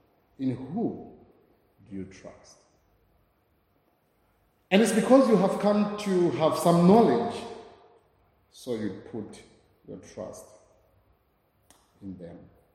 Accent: Kempton Park, Gauteng, South Africa; I come from Kempton Park

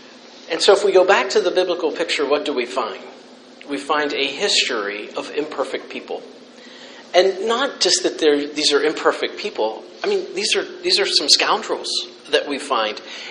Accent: Pennsylvania, United States; now in Florida, United States; I grew up in Pennsylvania, spent all my life in Pennsylvania until the last 4 years in down Florida.

